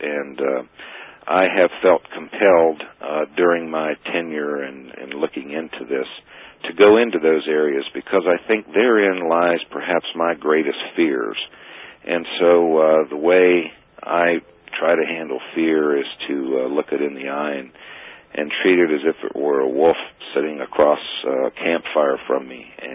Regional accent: Appalachia, United States; Dr. Mack also takes on issues that are near and dear to me as an Appalachian.

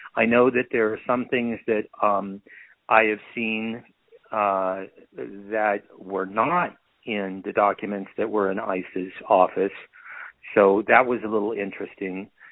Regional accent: California, United States; I got to say that I'm from California.

